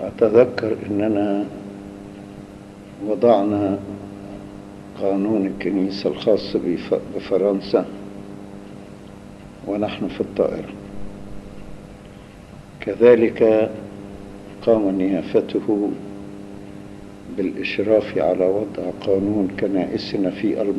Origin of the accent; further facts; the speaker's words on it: Egypt; وفي خدمة بلادنا مصر وفي محبة وطننا العزيز،